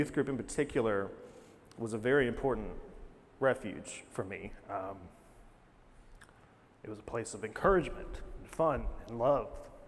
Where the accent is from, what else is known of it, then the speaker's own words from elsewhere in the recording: Texas, United States; When I was in middle school, in my hometown, small town in northern Texas, growing up, we lived directly across the street from our middle school.